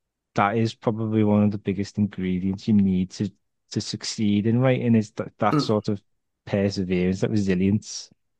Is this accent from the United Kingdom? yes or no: yes; Liverpool, North West England, United Kingdom; I mean, I'm from Liverpool, pretty working class area.